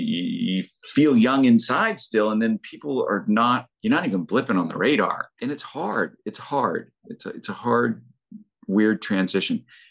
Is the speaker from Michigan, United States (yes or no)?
no; Florida, United States; and you know, I grew up in North Florida, so it was pretty close to that.